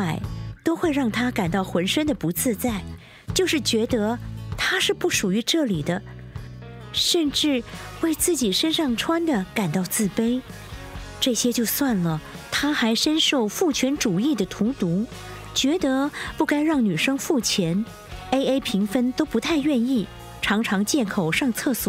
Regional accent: Tianmu, Taipei, Taiwan; 我是土生土长的天母人

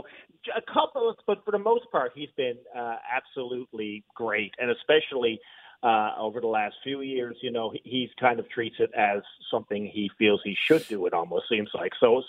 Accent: St. John's, Newfoundland and Labrador, Canada; it's always been a place where I grew up in St. John's, Newfoundland.

